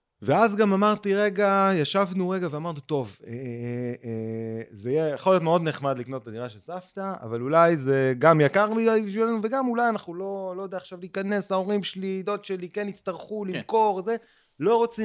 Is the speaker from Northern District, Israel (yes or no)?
no; Haifa, Haifa District, Israel; also born or lived in Nesher; גדלתי בחיפה, כאילו גדלתי בנשר, אחרי זה בחיפה